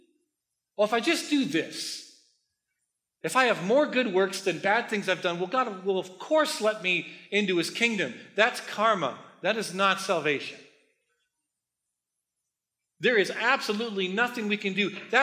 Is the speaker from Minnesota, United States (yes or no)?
yes; Minneapolis, Minnesota, United States; We grew up in North Minneapolis. We had a house on 40th and Russell.